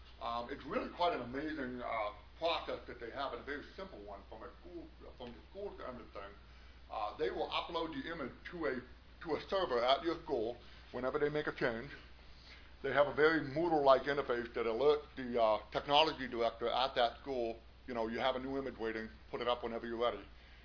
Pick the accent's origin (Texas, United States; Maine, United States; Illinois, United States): Maine, United States; I'm from Maine, so I can say the same thing.